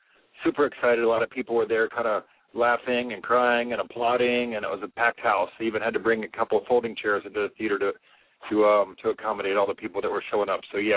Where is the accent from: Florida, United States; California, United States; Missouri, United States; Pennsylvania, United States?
Florida, United States; Gainesville; You know what's crazy is that I'm here from Gainesville, Florida, as far away as you could be.